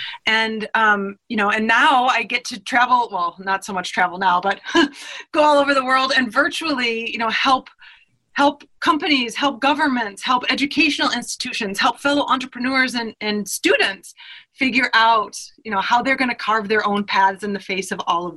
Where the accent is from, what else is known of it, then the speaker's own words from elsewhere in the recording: Detroit, Michigan, United States; Because I'm from Detroit